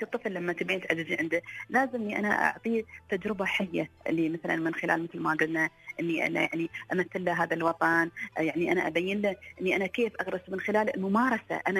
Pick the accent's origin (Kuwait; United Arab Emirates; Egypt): United Arab Emirates; فأنا لما أعتز أني أنا إماراتي